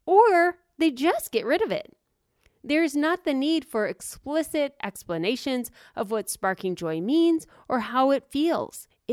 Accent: United States; This is not something Americans can do, especially me. I'm as American as you can be as far as this is concerned.

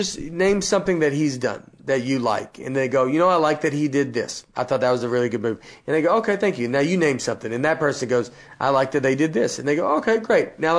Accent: the South, United States; I'm from the South, you know, I grew up a Christian, I grew up typical Southern, you know, Christian home, Southern Baptist

